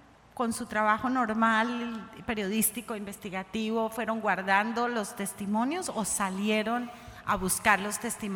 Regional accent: Colombia; yo, como colombiana

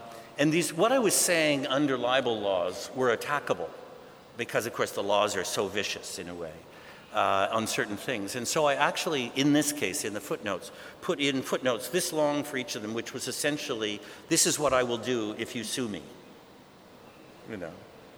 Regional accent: Canada; but wait a minute, I'm a Canadian.

